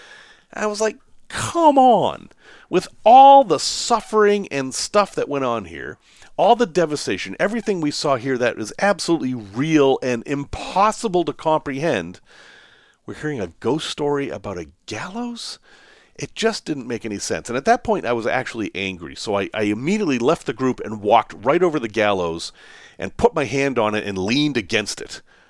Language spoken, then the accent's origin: English; Salem, Massachusetts, United States; Now, I grew up in Boston, or I grew up in Salem, but near enough to Boston.